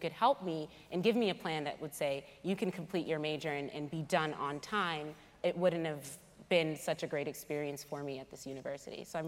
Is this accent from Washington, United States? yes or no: no; Brooklyn, New York, United States; now in Long Island, United States; I'm from Brooklyn originally. I live on Long Island now, so I'm kind of used to a bit of a faster pace than Ithaca offers.